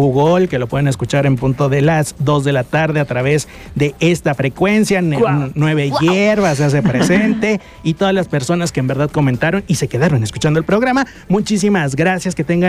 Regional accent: Mexico; Entonces ahora nosotros, como mexicanos y mexicanas, nos toca apoyar a nuestro Venezuela.

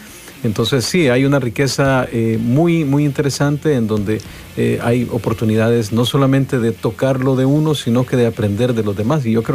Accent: El Salvador; now in Austin, United States; yo soy salvadoreño, emigré a los Estados Unidos en el año 2002, entonces estamos aquí en la capital de Texas, en la ciudad de Austin, ya desde hace pues sobre 20 años.

